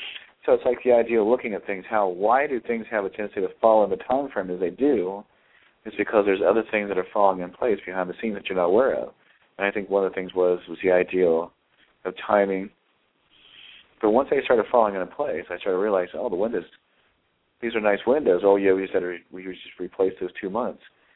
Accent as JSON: {"language": "English", "region": "Ohio", "country": "United States", "said": "It was, and to me, I'm from Ohio, okay?"}